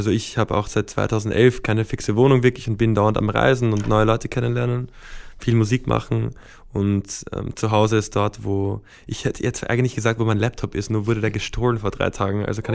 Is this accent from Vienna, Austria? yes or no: yes; Vienna, Austria; Also ich bin in Wien aufgewachsen, zwar auf der amerikanischen Schule, das heißt so in einer kulturellen Seifenblase, so in der Art. Aber ja, ich sehe Wien halt trotzdem als Home. Dort sind meine Eltern und meine Schwester.